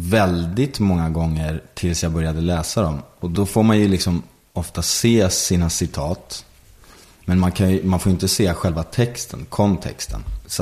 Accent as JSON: {"language": "Swedish", "town": "Sundbyberg", "region": "Stockholm County", "country": "Sweden", "tie": "born or raised there", "also_born_or_lived": "Solna", "said": "Jag är generationer från Solna, liksom Solna Sundbyberg. Så jag tror att jag är född där någonstans, på typ Karolinska."}